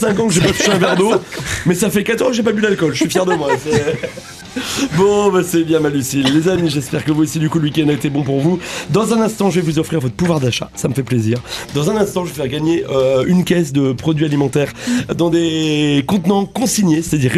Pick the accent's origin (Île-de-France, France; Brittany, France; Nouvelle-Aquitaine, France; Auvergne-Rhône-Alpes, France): Brittany, France; M'en fous, je suis breton, on peut y aller.